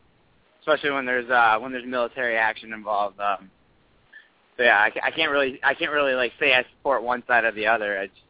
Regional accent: United States; My birthright is Russian, but I grew up in the States

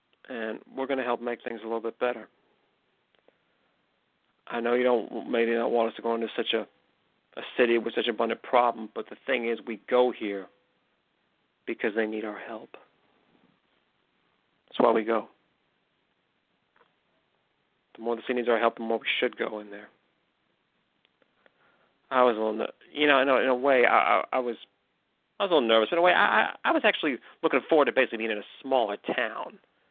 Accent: McKinleyville, California, United States; Organic OK was the one who basically found me in my hometown of McKinleyville

